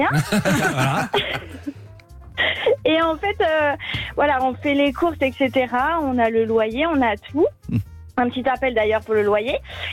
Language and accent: French; Pays de la Loire, France; Je suis à Saint-Léger-les-Vignes, je suis de Loire comme on dit, c'est toujours beau chez nous.